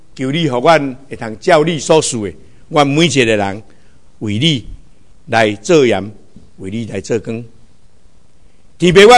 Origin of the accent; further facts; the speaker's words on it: Taiwan; now in United States; 我的故乡台湾也有很大的变化。我的美国明年的选举也不知道要怎样